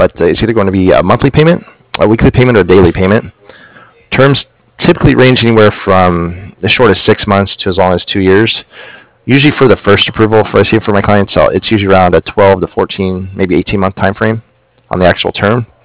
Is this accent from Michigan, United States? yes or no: no; Stephenville, Texas, United States; born there; I was born in Stephenville, Texas, but I know Addison.